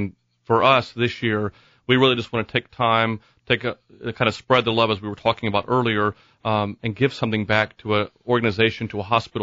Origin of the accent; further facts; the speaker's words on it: Jacksonville, Florida, United States; You know, I was born and raised here in Jacksonville, and I grew up with the Greek Festival being so much part of our city's entertainment